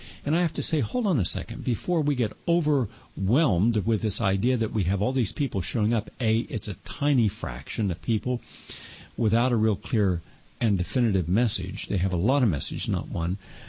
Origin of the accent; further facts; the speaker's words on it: Appalachia, United States; not the poor where I grew up in Appalachia, not the poor in the dirt farms in Mississippi, Louisiana